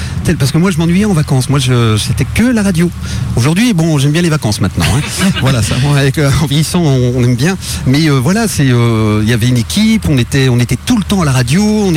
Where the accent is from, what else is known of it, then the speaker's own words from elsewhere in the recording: Pays de la Loire, France; born there; je suis né en Vendée, j'aime tout, la Vendée, il y a tout.